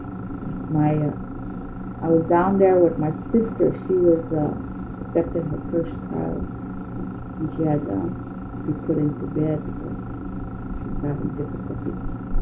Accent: Alaska, United States; Being from Alaska, it seemed like every class I went to, they found out I was from Alaska.

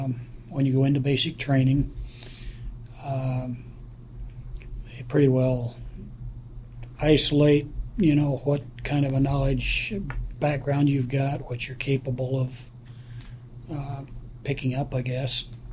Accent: Alden, Iowa, United States; Okay, I grew up around Popejoy in Alden, Iowa. Attended Alden School, graduated from Alden High School

